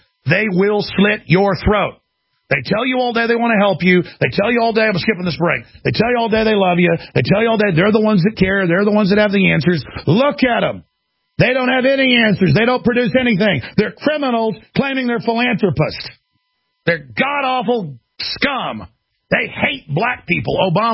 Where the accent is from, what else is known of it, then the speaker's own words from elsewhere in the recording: Dallas, Texas, United States; So, I mean, I grew up in Dallas. I was a wild child, you know